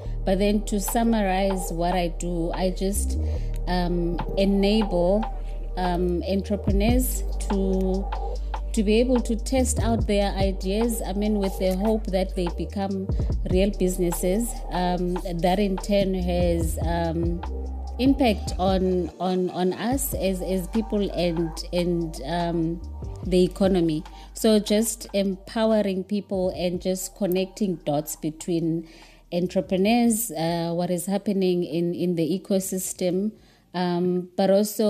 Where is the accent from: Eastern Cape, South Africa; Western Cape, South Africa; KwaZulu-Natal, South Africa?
Western Cape, South Africa; Cape Town; how privileged I am to be able to access a lot of things that I didn't access as a young person growing up in Cape Town.